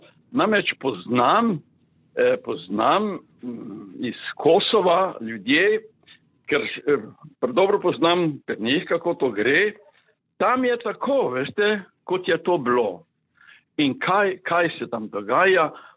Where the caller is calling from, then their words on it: Styria, Slovenia; iz Štajerskega, in poslušam to vašo oddajo